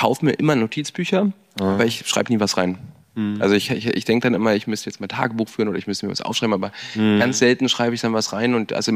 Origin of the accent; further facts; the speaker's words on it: Wernigerode, Saxony-Anhalt, Germany; now in Berlin, Germany; seitdem ich in Berlin wohne, meine Eltern hierher gezogen sind im Jahr 2017, 18, ich immer wieder gesagt habe, meine Heimat ist Wernigerode.